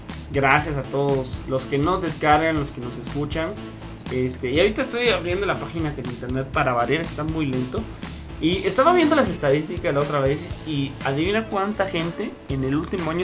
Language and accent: Spanish; Guatemala; Allá en mi tierra, en Guatemala, también nos han escuchado.